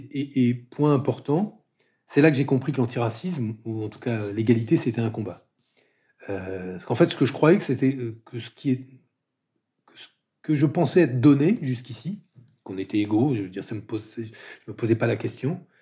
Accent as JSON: {"language": "French", "country": "Senegal", "tie": "born or raised there", "said": "J'ai grandi mon adolescence au Sénégal, dans un univers très, très cosmopolite."}